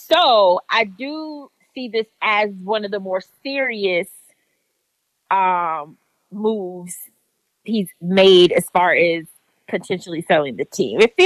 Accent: Florida, United States; because, you know, I am from Florida.

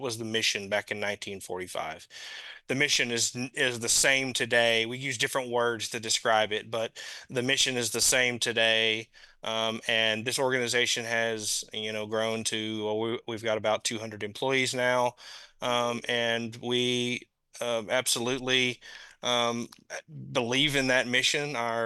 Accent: Texas, United States; Yeah, so I grew up in Central Texas. I was born and raised hunting and fishing, spending a lot of time outdoors.

